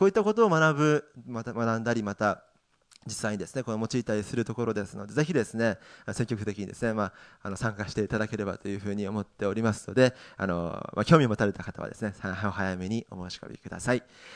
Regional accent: Saga, Japan; 私の実家でですね、佐賀なんですけど

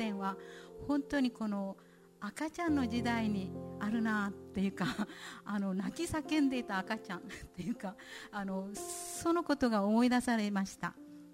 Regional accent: Nagasaki, Japan; born there; でそれでその場所はというか、当時、まあ、府を巻き込んで栄えていた軍港佐世保の近くで、青果市場の近くだったんですね。

